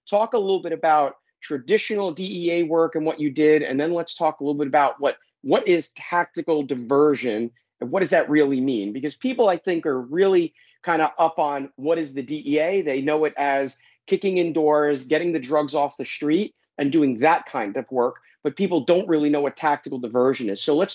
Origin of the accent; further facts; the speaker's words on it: New York City, New York, United States; it's still going to be McFall because I'm a New Yorker and that's the way we speak.